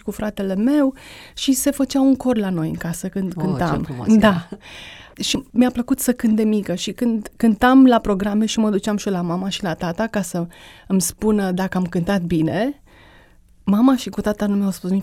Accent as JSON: {"language": "Romanian", "region": "Bucharest", "country": "Romania", "tie": "born there", "said": "M-am născut în București"}